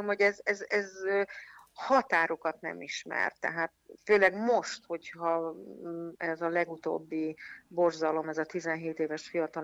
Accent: Hungary; De én egy vidéki lány vagyok

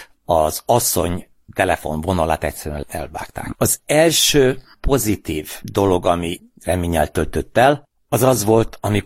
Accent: Hungary; Megtudták, hogy nem amerikai vagyok, hanem magyar egy hónap után.

